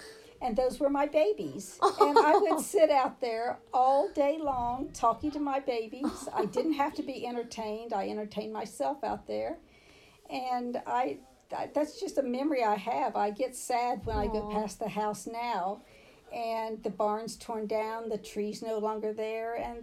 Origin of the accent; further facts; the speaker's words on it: Carthage, Indiana, United States; Okay, I grew up in Carthage, Indiana, which is a small town